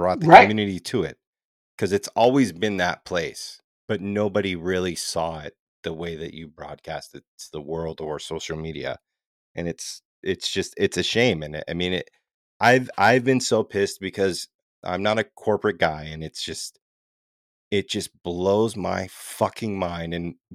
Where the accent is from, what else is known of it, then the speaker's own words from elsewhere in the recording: Las Vegas, Nevada, United States; I'm born and raised in Las Vegas, as is Matt.